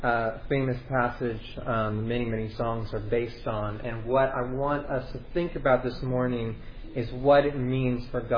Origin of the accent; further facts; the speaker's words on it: Houston, Texas, United States; he actually went to the church that I grew up in Houston, Harvest Bible Church in Cyprus